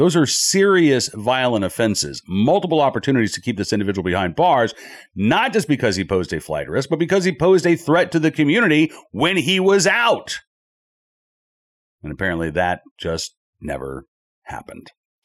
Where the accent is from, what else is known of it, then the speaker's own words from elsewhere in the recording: Oklahoma, United States; But, growing up in Tornado Alley in Oklahoma, seeing the power of these thunderstorms, having been a storm chaser when I was younger